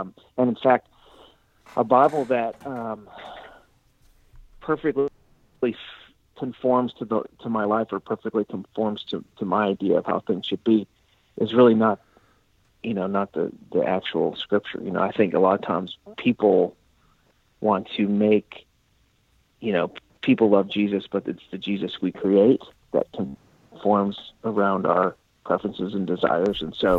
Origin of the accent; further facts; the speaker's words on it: Chicago, Illinois, United States; I'm born and raised in the Chicago area.